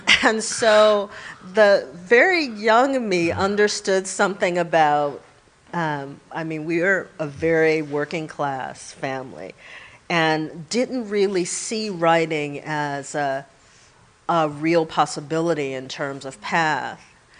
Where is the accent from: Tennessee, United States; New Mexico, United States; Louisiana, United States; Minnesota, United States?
Louisiana, United States; New Orleans; also born or lived in Illinois; I'm from New Orleans, or I grew up in New Orleans. I was born in Illinois. I speak with the voice that my mother read to me in.